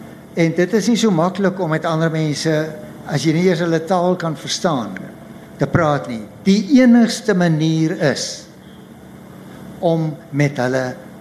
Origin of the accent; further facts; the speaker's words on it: Paarl, Western Cape, South Africa; Maar ek kom van die Parel af, ek het daar groot geword.